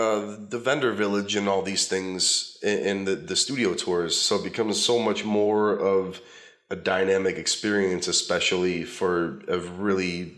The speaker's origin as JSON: {"language": "English", "town": "Cleveland", "region": "Ohio", "country": "United States", "said": "but yeah, I'm from Cleveland."}